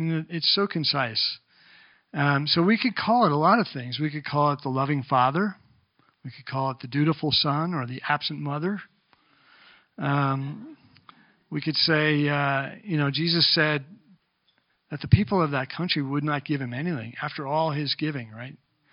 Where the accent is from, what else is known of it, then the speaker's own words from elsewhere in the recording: New Jersey, United States; What I understand growing up in New Jersey of my Jewish friends' families, that if you did something like that, you were no longer part of the family.